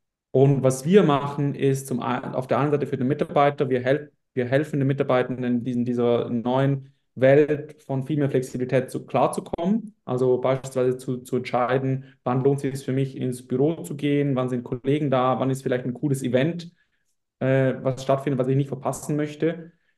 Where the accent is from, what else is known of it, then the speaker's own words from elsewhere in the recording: St. Gallen, Switzerland; bin aus der Schweiz. Bin tatsächlich in der Nähe von St. Gallen aufgewachsen